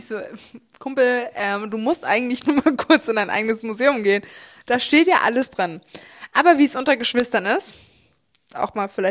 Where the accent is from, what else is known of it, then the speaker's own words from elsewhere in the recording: Nuremberg, Bavaria, Germany; sind wir Nürnberger